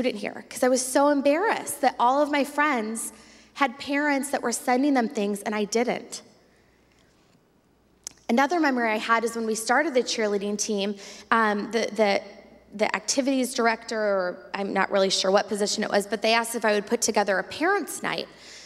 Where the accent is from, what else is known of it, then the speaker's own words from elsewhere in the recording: Michigan, United States; So when I showed up on the Asbury campus, I came from Michigan.